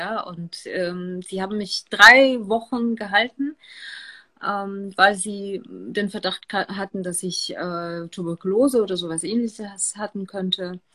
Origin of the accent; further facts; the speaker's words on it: Eastern Russia, Russia; German is a second language; now in Kaarst, Germany; Ursprünglich komme ich nicht aus Deutschland, das kann man sehr gut erkennen. Ja. Genau, und zwar komme ich aus Russland, aus dem östlichen Teil Russlands. Sehr, sehr weit von hier, ich glaube 6.000, 7.000 Kilometer, keine Ahnung. Also noch 6 Stunden Flug von Moskau aus.